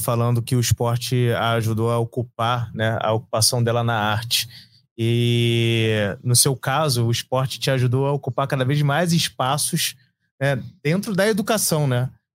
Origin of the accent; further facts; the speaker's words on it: Macaé, Rio de Janeiro, Brazil; Eu sou de Macaé, né?